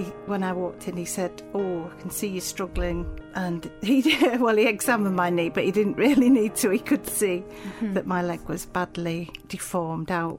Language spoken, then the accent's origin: English; Knaresborough, Yorkshire and the Humber, United Kingdom; I'm from Knaresborough. I'm retired now.